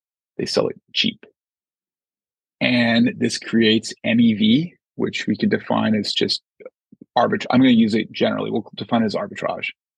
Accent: Canada; I'm from Canada, not far away, not that different a country in many ways.

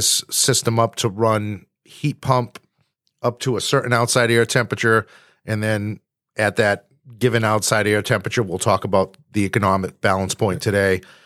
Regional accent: Boston, Massachusetts, United States; So he's traveling to Boston this week, my hometown

